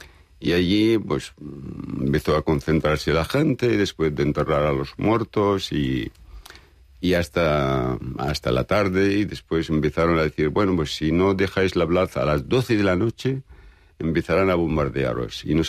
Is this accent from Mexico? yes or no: no; Syria; Catalan is a second language; now in Spain; Soc més català que sirià.